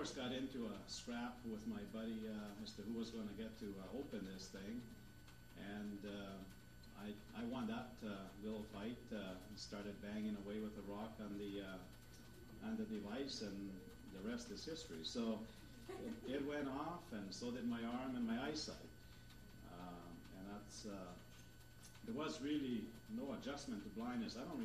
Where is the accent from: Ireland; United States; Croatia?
Croatia; English is a second language; I grew up in Croatia. Basically in a small village, 7 kilometers you know, close to any civilized little town type of thing.